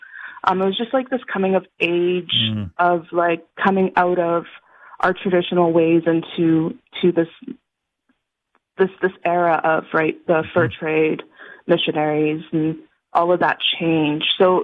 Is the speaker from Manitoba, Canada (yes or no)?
no; Saskatchewan, Canada; I'm a band member of the Montreal Lake Cree Nation, and I'm also Métis. So, like, on my dad's side, we're from Montreal Lake Mawanosa, and my mom's side, they're Métis from the Park Valley area.